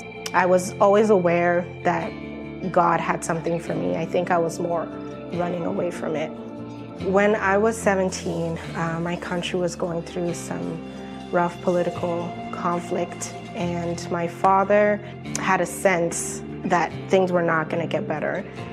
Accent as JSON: {"language": "English", "country": "Burundi", "tie": "born or raised there", "said": "I was born and raised in East Africa, Burundi. Burundi is in the heart of Africa, quite literally, and shaped like a heart."}